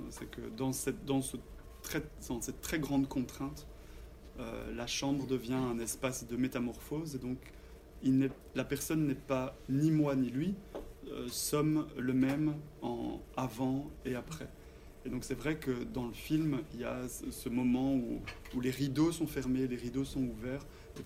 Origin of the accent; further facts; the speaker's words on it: Belgium; Bon, je viens de Belgique